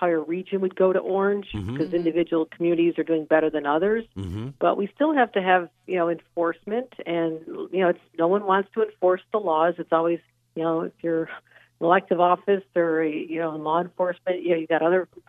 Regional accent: United States; Why is Erie County where I live? Yeah, we have parts of Erie County, my hometown, where it's 7, 8, 9% right now.

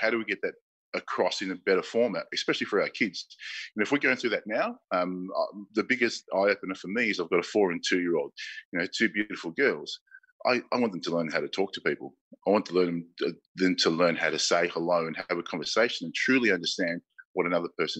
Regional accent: Melbourne, Victoria, Australia; I love Australia. I love Melbourne. I love being an Aussie.

